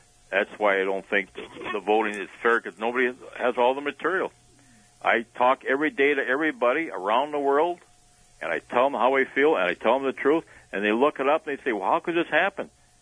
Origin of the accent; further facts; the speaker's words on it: United States; I can't support either one because I'm an American first.